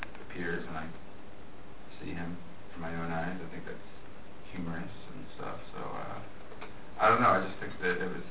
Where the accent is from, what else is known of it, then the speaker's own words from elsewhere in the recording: New York City, New York, United States; Being a New Yorker myself.